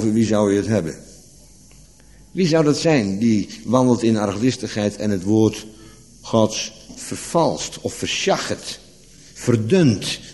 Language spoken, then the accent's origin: Dutch; Netherlands; Laten we als Nederlanders maar niet over koffie gaan praten.